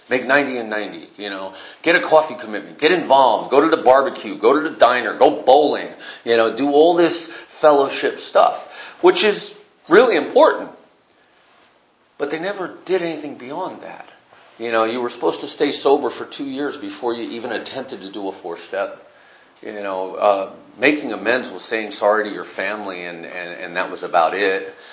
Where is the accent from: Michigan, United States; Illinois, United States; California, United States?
California, United States; You know, I was raised in Northern California, and I drank with my mom and I smoked pot with my dad.